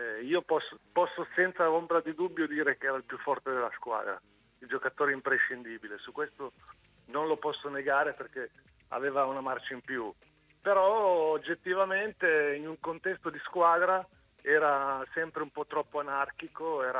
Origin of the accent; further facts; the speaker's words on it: Turin, Piedmont, Italy; born there; Io sono torinese di nascita, ma di spirito mi sento proprio un uomo del sud